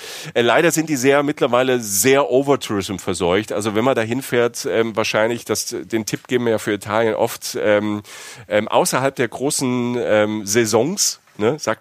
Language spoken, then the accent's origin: German; Rhineland-Palatinate, Germany; Ich komme ja aus der Südpfalz, ne? Da sieht es ja auch fast aus wie in der Toskana teilweise.